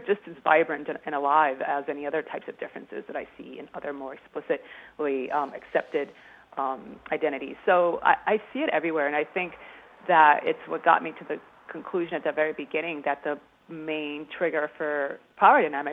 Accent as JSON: {"language": "English", "town": "Boston", "region": "Massachusetts", "country": "United States", "tie": "born or raised there", "said": "I grew up in Roxbury, which is a historically black neighborhood. And, you know, Boston's a pretty segregated city."}